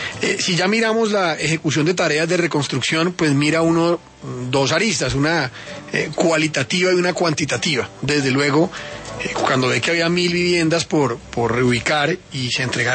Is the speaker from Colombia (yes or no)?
yes; Tolima, Colombia; lo de Armero, que sí, fue un desastre, lo padecí en mi tierra